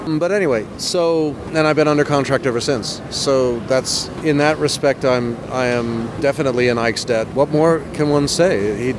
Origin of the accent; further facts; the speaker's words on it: United Kingdom; And yes, I am British, so what?